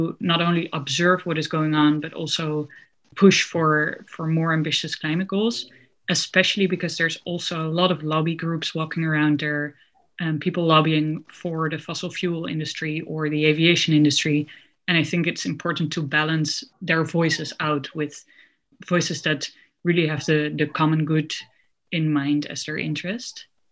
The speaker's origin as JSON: {"language": "English", "town": "Amsterdam", "region": "North Holland", "country": "Netherlands", "said": "from the Netherlands, from Amsterdam."}